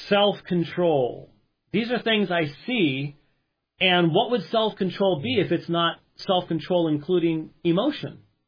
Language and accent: English; Scotland, United Kingdom; So that's my apologetic for being Scottish, I guess you might say.